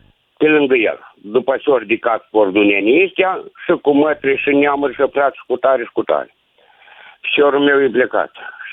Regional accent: Moldavia, Romania; sunt o persoană din Moldova

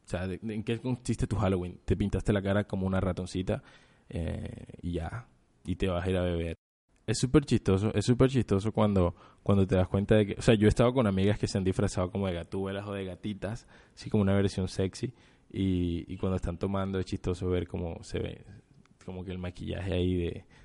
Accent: Colombia; porque yo no sé de verdad cómo cuando nosotros como colombianos adaptamos este tipo de celebraciones

